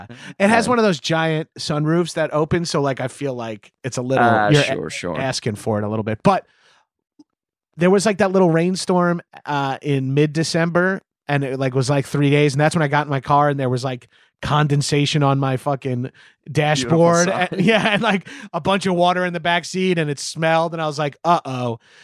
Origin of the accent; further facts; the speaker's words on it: Long Island, New York, United States; I'm from Long Island, New York.